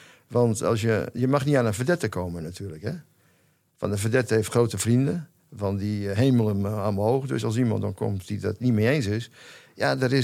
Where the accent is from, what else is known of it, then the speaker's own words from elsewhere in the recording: Groningen, Netherlands; Ja, ik ben Groninger